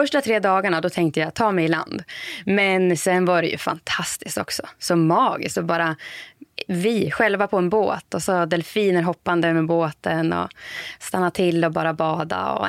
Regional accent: Fagersta, Västmanland County, Sweden; Jag är från Fagersta, bor jag.

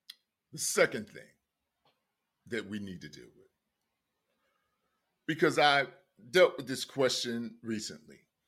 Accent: Newark, New Jersey, United States; I grew up in Newark, New Jersey. This was never a thing that was respected. Not even in my neighborhood.

